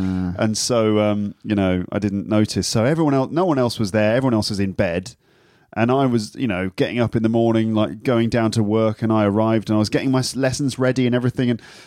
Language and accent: English; England, United Kingdom; Because I'm English.